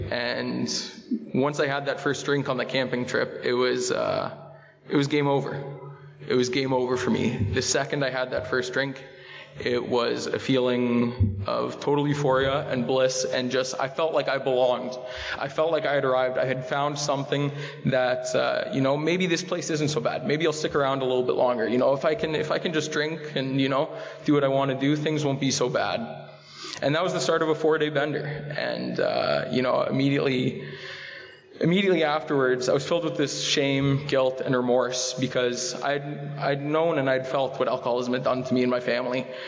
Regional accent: Etobicoke, Ontario, Canada; born there; I was born in Etobicoke as well, middle-class family, three siblings, you know, nothing too crazy.

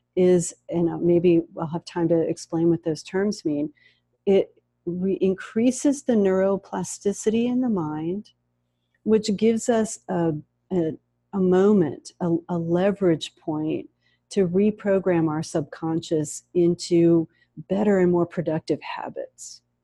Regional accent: United States; I come from a different culture. I come from the American culture, and the American culture is a melting pot of cultures.

